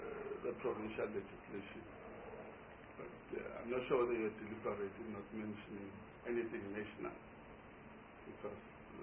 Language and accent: English; KwaZulu-Natal, South Africa; You know, I come from KwaZulu-Natal where there are rural areas.